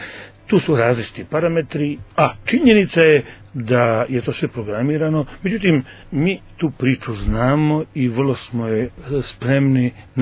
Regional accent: Montenegro; Ja moram 1000 puta da ponovim da nisam manje, naprotiv, tvrdim sam više Crnogorac. Ja sam veći Crnogorac zato što sam Srbin i sam pravi Crnogorac, kao svi moji preci

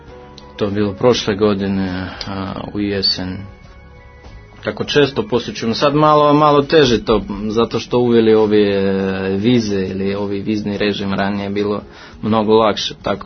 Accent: Russia; Serbian is a second language; A druga stvar, da ja kažem kao Rus, mislim, kao ipak neki stranac, kako da kažem

